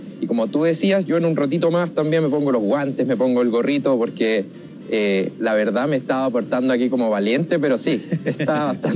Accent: Tirúa, Biobío, Chile; A la gran comuna de Tirúa, ahí en la provincia de Arauco.

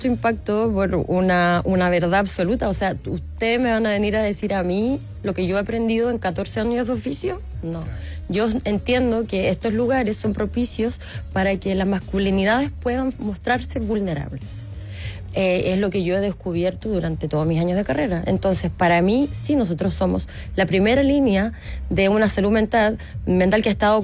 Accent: Chile; como chilena, yo creo que más que cartuchos, somos muy doble estándar.

